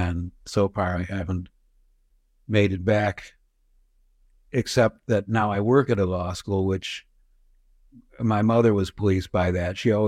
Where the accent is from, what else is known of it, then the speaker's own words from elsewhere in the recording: Madison, United States; I grew up in Madison